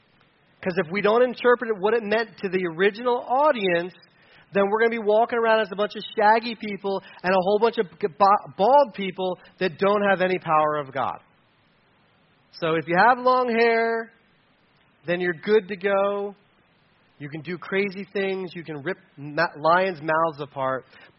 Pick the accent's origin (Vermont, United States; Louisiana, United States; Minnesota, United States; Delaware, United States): Delaware, United States; where I grew up in Delaware, you know, people didn't hold their guns like this.